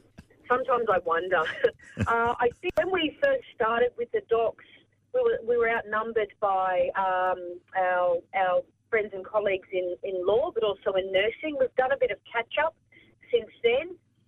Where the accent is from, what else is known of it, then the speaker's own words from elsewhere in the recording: Barrack Heights, New South Wales, Australia; I actually grew up Barrack Heights, around Shoal Harbour, so okay. Just near the beach there.